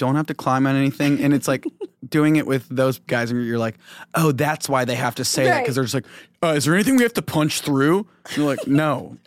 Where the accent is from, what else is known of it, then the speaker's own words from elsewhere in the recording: Midwest, United States; I feel like growing up in the Midwest, it, like, that was in the faucet, like sink, it was Sprite.